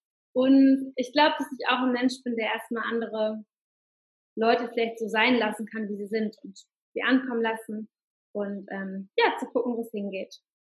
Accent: Hamburg, Germany; Ich komme aus Hamburg, das habt ihr jetzt gerade schon gehört wahrscheinlich. Und genau, wohne hier mit meiner kleinen Familie in einer schönen Wohnung.

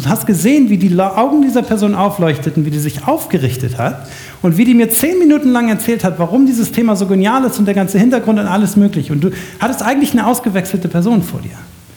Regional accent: Leipzig, Saxony, Germany; für uns als Leipziger des 21. Jahrhunderts oft sehr kritisch gesehen wird

